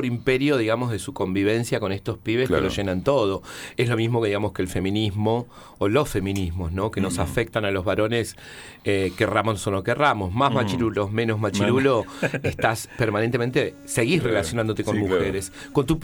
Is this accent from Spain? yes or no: no; Patagonia, Argentina; soy negro, soy patagónico